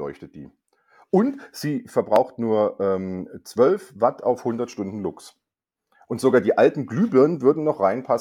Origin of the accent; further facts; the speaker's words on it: Germany; ich bin Deutscher, ich habe natürlich keine Ahnung vom Dritten Reich.